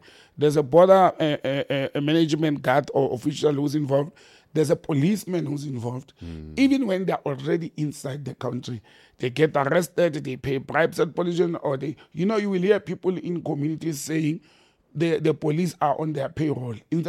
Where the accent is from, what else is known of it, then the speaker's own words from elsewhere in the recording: Randfontein, Gauteng, South Africa; I grew up almost like in Randfontein.